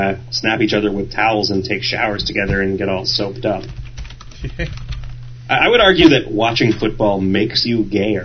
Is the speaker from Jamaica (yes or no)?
yes; Jamaica; because I'm Jamaican and I don't like football.